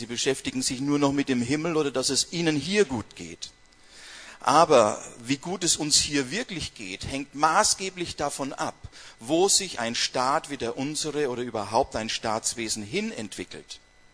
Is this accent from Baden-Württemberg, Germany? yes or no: no; Bavaria, Germany; ich komme aus Franken. Ja? Und Franken bedeutet, gebürtiger Bayer zu sein.